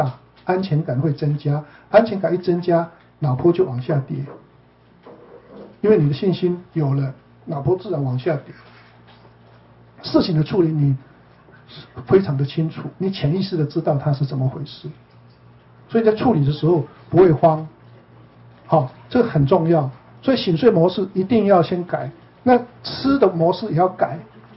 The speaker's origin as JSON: {"language": "Chinese", "region": "Yilan County", "country": "Taiwan", "said": "我是宜兰人啊，我们以前在台湾啊，没有哪一天晚上不吃宵夜的啦"}